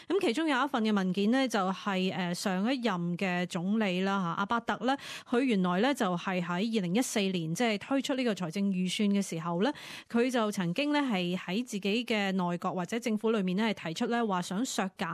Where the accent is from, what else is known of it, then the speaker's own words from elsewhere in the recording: China; 咁我哋中國人都講咧，即係話家丑不出外傳啦。